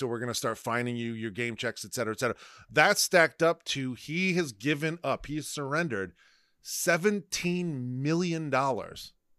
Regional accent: Toledo, Ohio, United States; Jimmy Jackson, Toledo, Ohio's finest. I'm from Toledo. Jimmy Jackson's our guy.

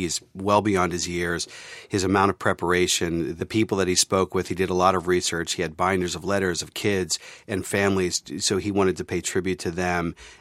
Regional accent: Pittsburgh, Pennsylvania, United States; I'm from Pittsburgh. It's a tough town.

